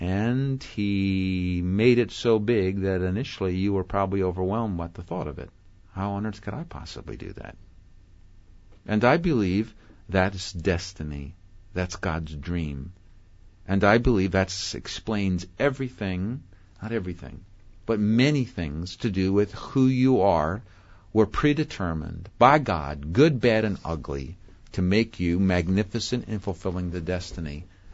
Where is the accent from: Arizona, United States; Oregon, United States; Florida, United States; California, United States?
California, United States; Southern California.